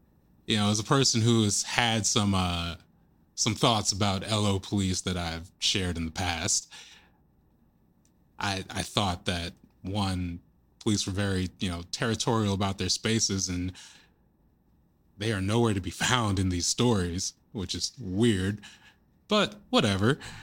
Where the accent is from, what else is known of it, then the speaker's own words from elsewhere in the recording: Lake Oswego, Oregon, United States; it's being run by a guy in my hometown of Lake Oswego, Oregon.